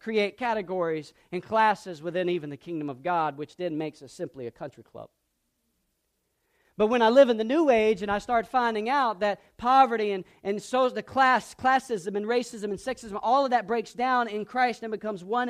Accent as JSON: {"language": "English", "region": "Georgia", "country": "United States", "tie": "born there", "said": "because I was born in South Georgia, which is where I was born."}